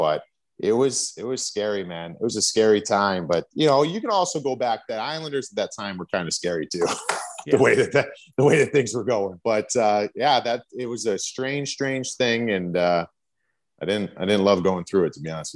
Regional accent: Cleveland, Ohio, United States; I was from Cleveland, Ohio. I played high school hockey in Ohio, which wasn't very strong.

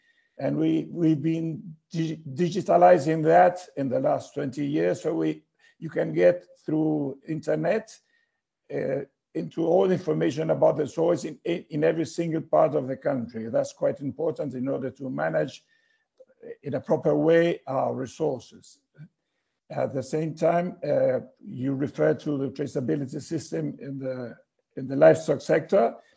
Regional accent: Uruguay; first language Spanish; English is a second language; My mother tongue is Spanish. I don't speak English very currently. I'm a bit stuck with the English, so I'm going to try to do my best. First of all, I would like to say that Uruguay is a quite small country

